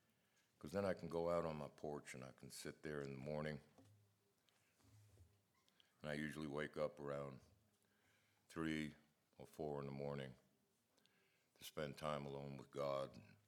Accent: New York City, New York, United States; I grew up in New York City in the 50s.

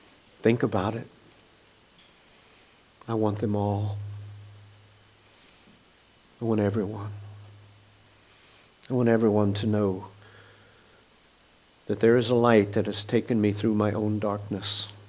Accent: Missouri, United States; You know, I grew up in Missouri, and we used to joke about Kansans, that they married their cousins.

